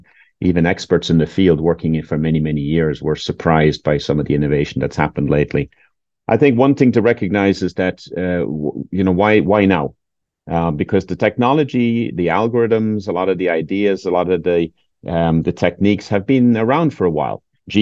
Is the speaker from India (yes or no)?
no; Ireland; also born or lived in United States; now in Portugal; I was born and raised in Ireland, but I've moved around the world. I now live in Portugal as of about 4 months ago. This is the 7th country I've lived in.